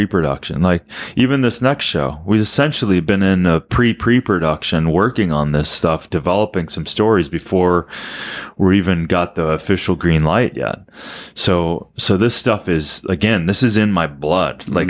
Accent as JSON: {"language": "English", "region": "Minnesota", "country": "United States", "tie": "born or raised there", "said": "It's 35 minutes from my hometown. Mm. Like I got my first Cannondale road bike there. I raced BMX on the track in Albert Lea. So it's like, those are my people."}